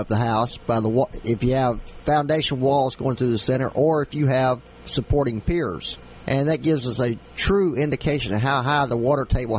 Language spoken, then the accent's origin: English; Louisiana, United States; Ever since we were small and growing up, and I'm not going to tell you my age, I grew up down in Louisiana where I grew up at.